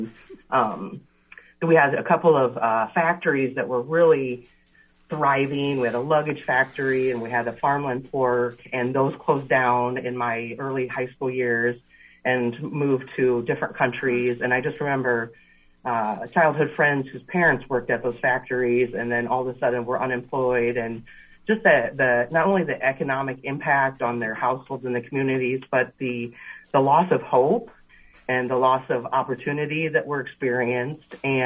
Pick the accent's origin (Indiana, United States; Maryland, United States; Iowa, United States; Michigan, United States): Iowa, United States; Well, I am proud to say that I am an Iowa native born and raised.